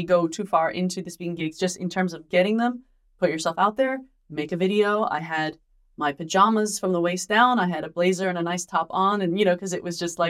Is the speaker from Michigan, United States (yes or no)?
no; New York, United States; speaking too fast, which I tend to do as a New Yorker